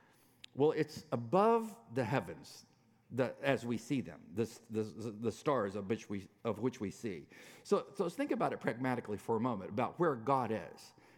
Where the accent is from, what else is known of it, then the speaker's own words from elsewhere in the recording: California, United States; Now, I don't know if you can tan. I'm a Californian.